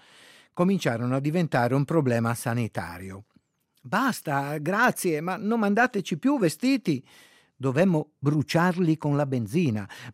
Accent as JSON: {"language": "Italian", "region": "Veneto", "country": "Italy", "accent": "Venetian", "said": "Tradotto in veneto, il mio dialetto, sarebbe sveia bauco."}